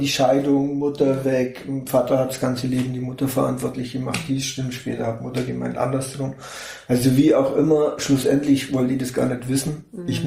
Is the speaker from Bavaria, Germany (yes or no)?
yes; Augsburg, Bavaria, Germany; born there; Ich bin in Augsburg geboren, 1972.